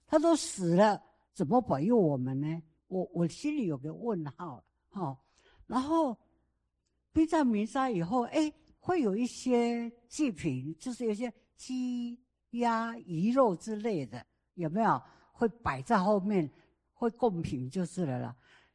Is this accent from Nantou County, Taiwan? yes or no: no; Taitung County, Taiwan; 我是台东人哈